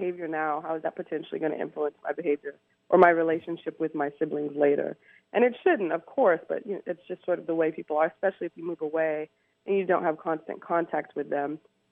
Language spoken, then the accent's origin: English; Los Angeles, California, United States; and I'm from Los Angeles, so 1965 in Watts